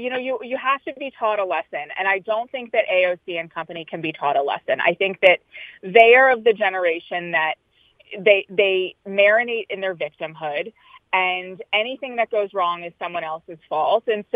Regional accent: New York, United States; I'm originally a New Yorker, but we live in like a suburb of D.C.

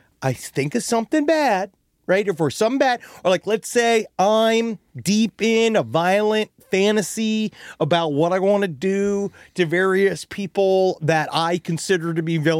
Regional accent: Los Angeles, California, United States; I'm from Los Angeles.

